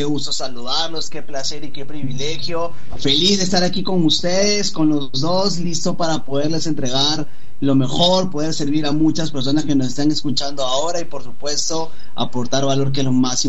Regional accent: Lima, Peru; Mira, yo nací yo soy de Perú, en Lima específicamente, y yo crecí en un barrio muy, muy, muy peligroso.

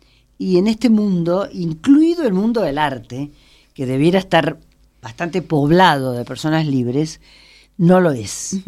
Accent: Córdoba, Argentina; now in Mexico; un artista cordobés, compatriota mío, yo soy cordobesa

